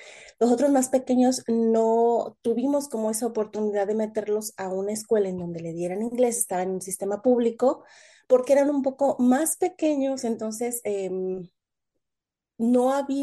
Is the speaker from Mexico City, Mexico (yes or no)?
yes; Mexico City, Mexico; now in Toronto, Canada; ya casi 4 años, en septiembre del 2019. Llegamos aquí a Toronto y de aquí pues no nos hemos movido. Nosotros somos originarios de la Ciudad de México.